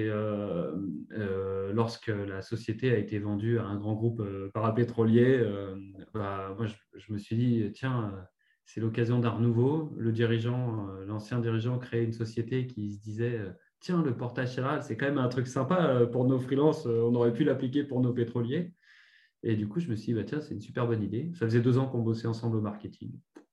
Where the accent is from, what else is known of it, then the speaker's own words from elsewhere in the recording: Île-de-France, France; moi j'ai grandi donc dans le 93, dans un quartier plutôt sympa.